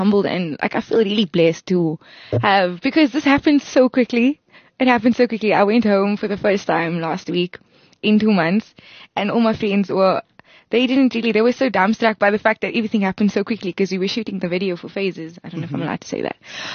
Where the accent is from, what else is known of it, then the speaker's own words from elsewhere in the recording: Cape Town, Western Cape, South Africa; now in Johannesburg, South Africa; Okay, hi guys … in the building. I'm originally from Cape Town, and I moved here recently about 2 months ago.